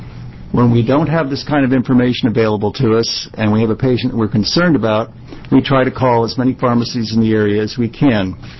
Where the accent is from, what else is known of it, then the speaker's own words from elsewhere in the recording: Oregon, United States; I come from Clatsop County.